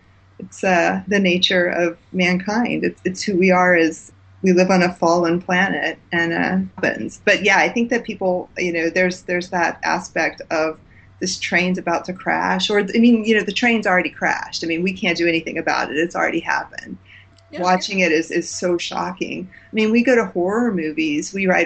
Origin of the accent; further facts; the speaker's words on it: Texas, United States; also born or lived in Bay City / Alvin / Missouri City; Well, I was born in Bay City, Texas. And then we lived in a place called Alvin, Texas for a while, but we moved to Missouri City, Texas.